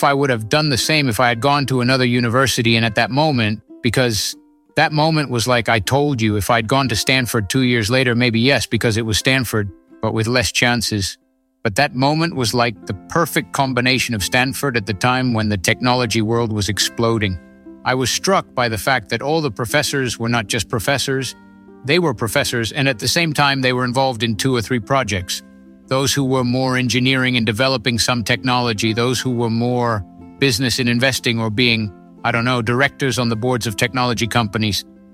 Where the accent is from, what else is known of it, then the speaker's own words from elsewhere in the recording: Buenos Aires, Argentina; Yes, I was born in Argentina, in Buenos Aires. I lived all my adolescence and youth there.